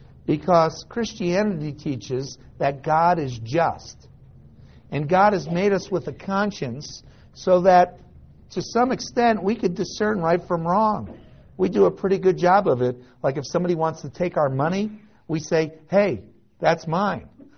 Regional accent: New Jersey, United States; Well, I grew up in New Jersey among a particularly dark group of Calvinists.

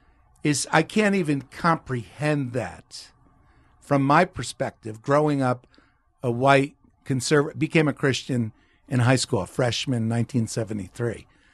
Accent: New Jersey, United States; growing up in New Jersey, there were four siblings.

